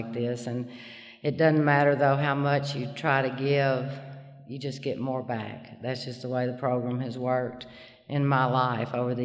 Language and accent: English; Little Rock, Arkansas, United States; I'm from Little Rock, Arkansas, and it's not as hilly as here, but up in Fayetteville and all up there, it reminds me a lot of this part of Tennessee, and my bones are just comfortable in the hills. I live in the flatland in the Delta now